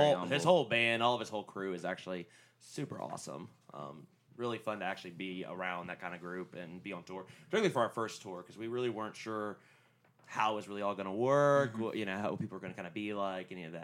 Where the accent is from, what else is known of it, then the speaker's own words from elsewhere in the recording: Houston, Texas, United States; I mean, we're from Houston, you could play 3 or 4 local shows that are literally an hour and a half apart from one another